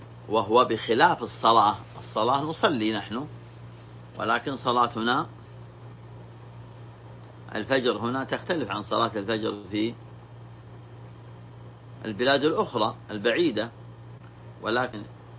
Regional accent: Saudi Arabia; نحن ولله الحمد في بلادنا المملكة العربية السعودية

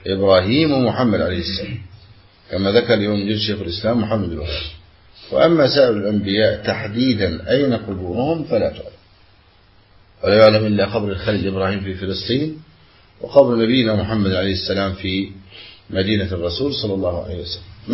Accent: Egypt; عندنا في مصر يقول عن المسجد الصغير زاوية

